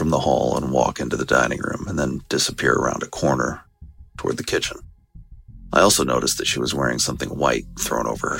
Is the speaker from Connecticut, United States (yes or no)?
yes; Connecticut, United States; now in Virginia, United States; I live in Virginia, but I grew up in New England. I'm 61 years old